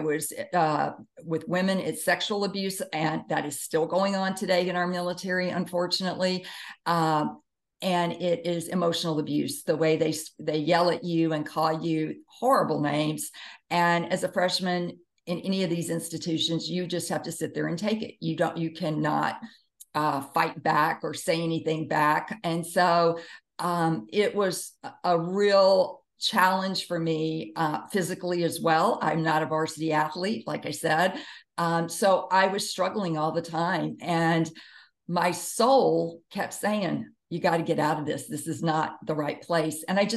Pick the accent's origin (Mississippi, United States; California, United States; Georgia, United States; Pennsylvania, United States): Mississippi, United States; Jackson; Jackson, Mississippi. So I'm a Southern girl. I grew up in the South, the Bible Belt, really religious area, and also very conservative.